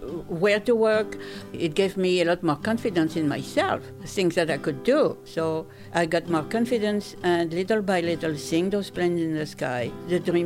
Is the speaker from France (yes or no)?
yes; France; born there; English is a second language; I'm 80 years old. … I was born in France in 1927.